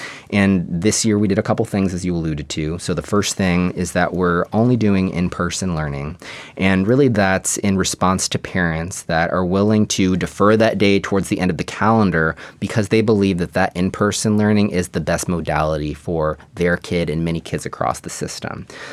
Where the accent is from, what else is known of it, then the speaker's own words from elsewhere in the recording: Texas, United States; And just to remind the public, I'm from Texas, so yeah. I'm learning snow like a lot of people.